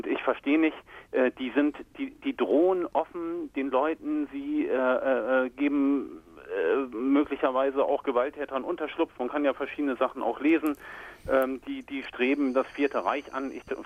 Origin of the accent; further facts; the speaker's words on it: Klein-Trebbow, Mecklenburg-Vorpommern, Germany; ich komme halt aus der Nähe von Lübsdorf, aus Klein-Trebbow. Das ist ein kleines Dorf in Nordwestmecklenburg.